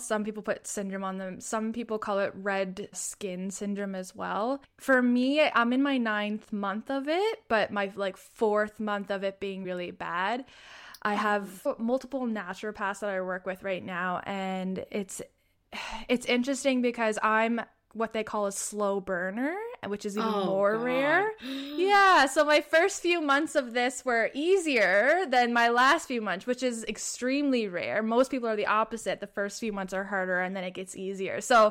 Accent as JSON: {"language": "English", "region": "Prince Edward Island", "country": "Canada", "said": "I am from Prince Edward Island, Canada."}